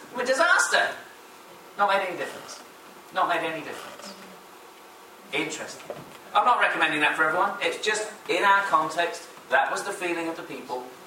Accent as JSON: {"language": "English", "town": "Dunfermline", "region": "Scotland", "country": "United Kingdom", "tie": "born or raised there", "also_born_or_lived": "Chatham", "said": "My dad worked in the Royal Naval Dockyards, so I was born in Chatham. But I don't really remember that because we moved at the age of, when I was five, we moved to Scotland, to Dunfermline, to another country."}